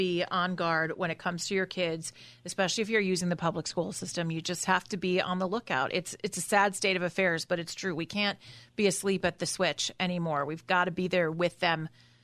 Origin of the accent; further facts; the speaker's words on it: San Fernando Valley, California, United States; I mean, gosh, I grew up in the San Fernando Valley.